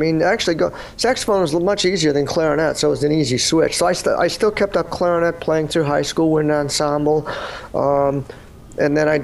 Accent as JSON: {"language": "English", "town": "Chicago", "region": "Illinois", "country": "United States", "tie": "born or raised there", "said": "I grew up in Chicago, actually."}